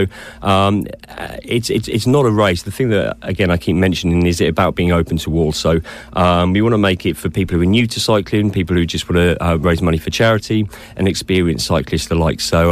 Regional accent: East of England, United Kingdom; obviously I'm from Norfolk, so we don't know what a mountain is

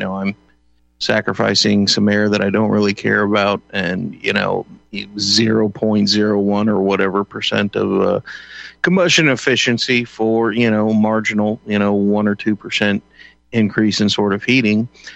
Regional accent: Texas, United States; But, you know, I'm from Texas, so that's that's a little bit more of a grievous thing down there.

